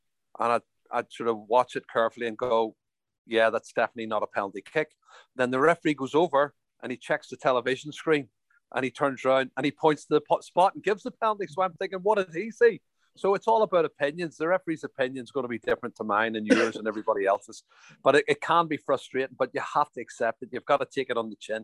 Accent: Belfast, Northern Ireland, United Kingdom; It's a story of me growing up in Northern Ireland and my life and times growing up in West Belfast, and how I transitioned from playing Gaelic football in hurling to being a soccer player.

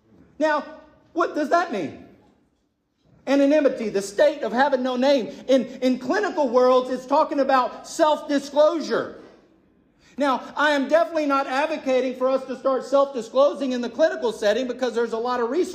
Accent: Texas, United States; I didn't say, hey, nice to meet you. I'm from Texas.

